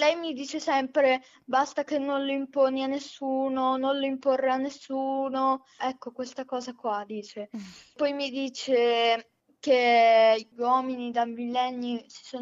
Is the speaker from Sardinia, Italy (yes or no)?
no; Camposanto, Emilia-Romagna, Italy; E Camposanto, che è un paese della provincia di Modena.